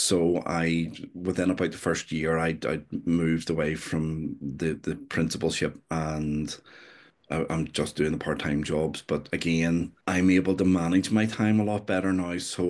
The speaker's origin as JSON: {"language": "English", "town": "Belfast", "region": "Northern Ireland", "country": "United Kingdom", "tie": "born or raised there", "said": "where I grew up in Belfast, I would still visit family there quite frequently"}